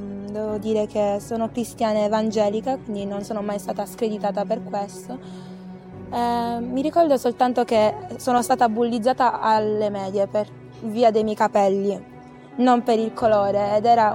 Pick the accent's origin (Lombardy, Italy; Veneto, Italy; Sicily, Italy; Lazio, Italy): Sicily, Italy; Palermo; born there; 18 anni, della terza M informatica. Sono nata qui a Palermo. Mio padre è venuto qui con l'aereo, poi ha portato mia mamma. Sono la quarta figlia, unica femmina in famiglia. Devo dire che sono cristiana evangelica